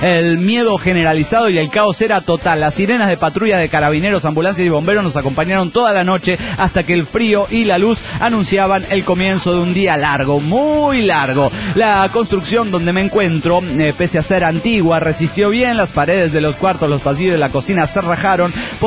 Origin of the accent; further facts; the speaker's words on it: Argentina; soy de Argentina.